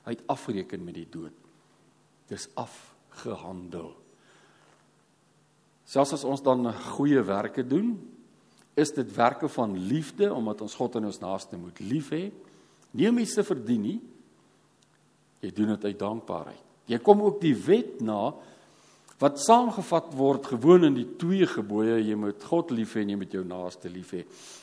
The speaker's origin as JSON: {"language": "Afrikaans", "town": "Struisbaai", "region": "Western Cape", "country": "South Africa", "said": "Ek kom van Struisbaai af"}